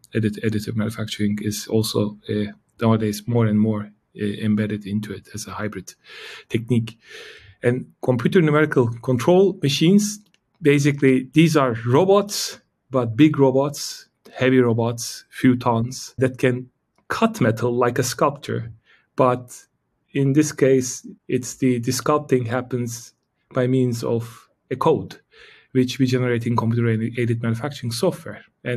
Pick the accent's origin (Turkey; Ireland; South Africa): Turkey; Istanbul; English is a second language; also born or lived in Canada; now in Sweden; Originally, I am from Turkey and I've been around the globe a little bit. So I lived in Canada, now in Sweden. I was born in Istanbul, so I traveled a bit.